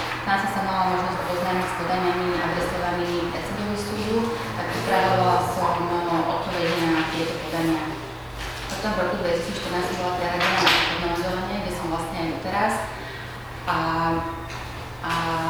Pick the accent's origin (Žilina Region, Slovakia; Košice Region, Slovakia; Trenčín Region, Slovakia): Trenčín Region, Slovakia; Omšenie; pochádzam z Omšenia. Strednú školu som navštevovala v Trenčine.